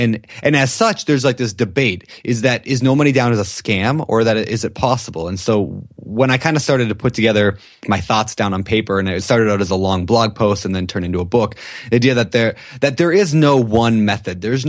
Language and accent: English; Minnesota, United States; You know, I grew up in Minnesota when I was a kid. And so I've been looking at investing in Minnesota simply because I've got a massive family connection out there.